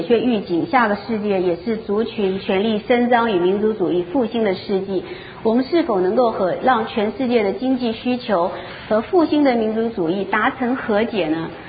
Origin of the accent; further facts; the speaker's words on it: Taiwan; 尤其是我是从台湾来的，我特别感受得到